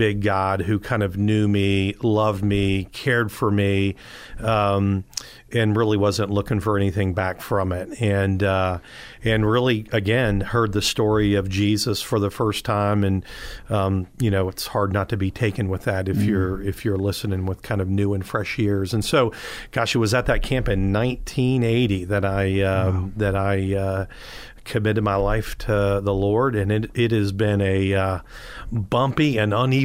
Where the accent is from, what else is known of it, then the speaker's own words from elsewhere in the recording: Virginia Beach, Virginia, United States; I grew up down in Virginia Beach and in a pretty dysfunctional family.